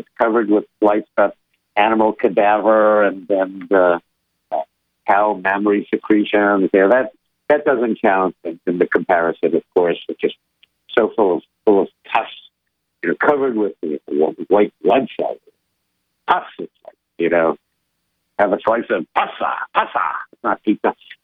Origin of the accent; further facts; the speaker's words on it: New York City, New York, United States; And I'm from New York City. I used to have pizza every day, practically every day, coming home from school.